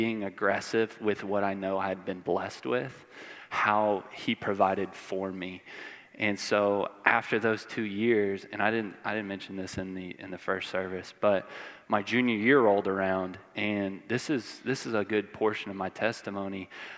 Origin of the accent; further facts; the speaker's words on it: Houston, Texas, United States; So I grew up in Houston, Texas. I was born to a baseball family.